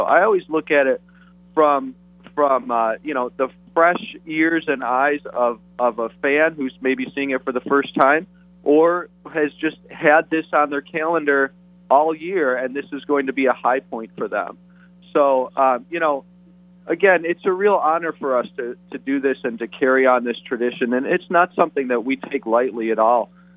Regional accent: Detroit, Michigan, United States; now in Chicago, United States; I have been in Chicago for a long time, I guess long enough to say I'm a Chicagoan, but I actually grew up in Detroit, and I never transferred over my Detroit fandom.

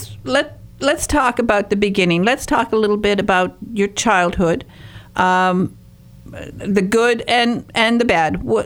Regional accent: Houghton, Michigan, United States; I come from the Upper Peninsula, from up by Houghton Hancock in the Copper Country.

